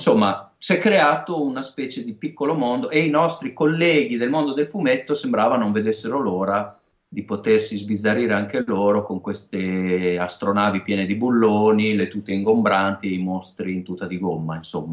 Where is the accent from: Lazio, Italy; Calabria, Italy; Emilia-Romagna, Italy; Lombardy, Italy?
Emilia-Romagna, Italy; siamo romagnoli, si sentirà anche, credo, dalla S e dalla Z, che non è proprio canonica.